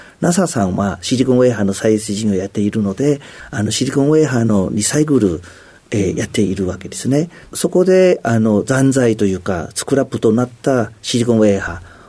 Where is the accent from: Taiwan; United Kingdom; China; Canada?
China; Fujian; Japanese is a second language; now in Japan; 中国の福建省ウルンチャで有名な、はい、福建省の生まれ育ちでございます。